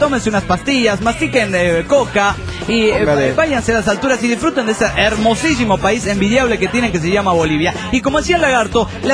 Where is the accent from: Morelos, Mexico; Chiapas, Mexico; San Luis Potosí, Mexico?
San Luis Potosí, Mexico; Matehuala; de Matehuala City, San Luis Potosí, México.